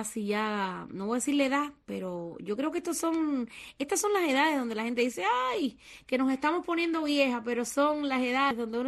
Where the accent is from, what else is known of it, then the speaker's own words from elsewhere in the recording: Cuba; moved away; Y eso es lo que aspiramos todos los cubanos que estamos fuera. Y es muy difícil, a pesar de llevar tantos años fuera, cuando tú te sientes cubano de verdad, que no te duela Cuba.